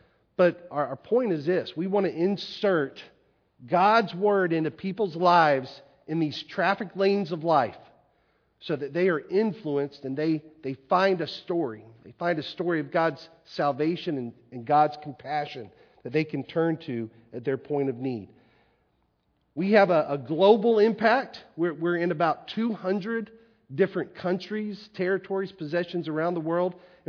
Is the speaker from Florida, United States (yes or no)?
yes; Plant City, Florida, United States; I'm from Plant City. We have a camp in Plant City.